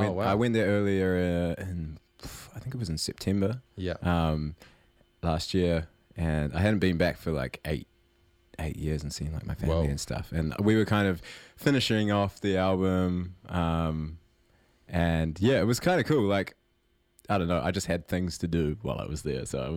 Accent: Raglan, Waikato, New Zealand; We started off in Raglan, in my hometown.

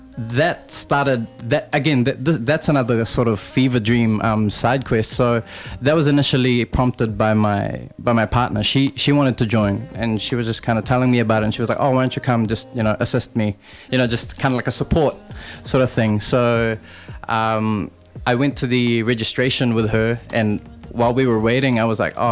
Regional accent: Philippines; now in New Zealand; especially, you know, as like a Filipino artist, I guess it's not too mainstream to see us, especially in New Zealand

